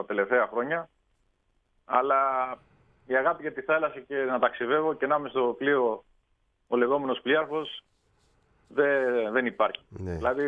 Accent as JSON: {"language": "Greek", "town": "Volos", "region": "Thessaly", "country": "Greece", "tie": "born or raised there", "said": "Πιο πολύ και εδώ περνάω στη Σκόπελο παρά στο Βόλο."}